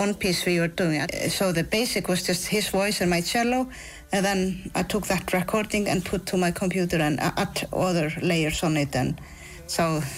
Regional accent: Iceland; I'm from Iceland.

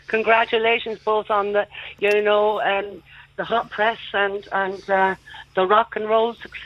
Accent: Tullamore, County Offaly, Ireland; I was 14 or 15, and he was playing in Kilbeggan, and I was from Tullamore originally.

